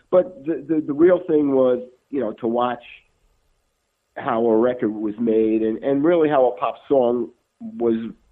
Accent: Brooklyn, New York, United States; I was a kid growing up in Brooklyn.

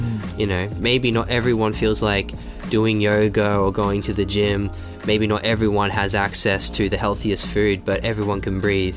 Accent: Australia; I'm from Australia originally

